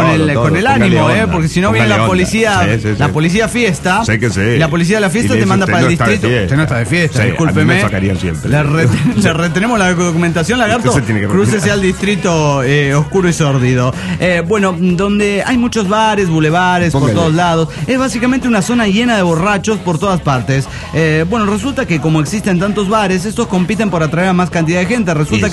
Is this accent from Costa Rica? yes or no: yes; Costa Rica; de Tiquicia, pura vida, maes.